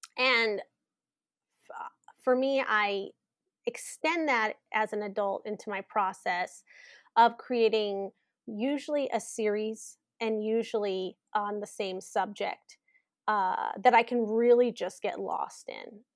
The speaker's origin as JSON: {"language": "English", "region": "Washington", "country": "United States", "tie": "born or raised there", "said": "I mean, I grew up in Washington State. I grew up with the same proximity to the Canadian border"}